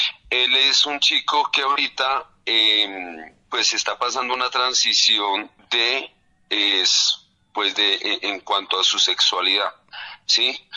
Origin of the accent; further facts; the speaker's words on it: Colombia; Donde podamos rescatar nuestra identidad como colombianos, poder trabajar la tradición folclórica colombiana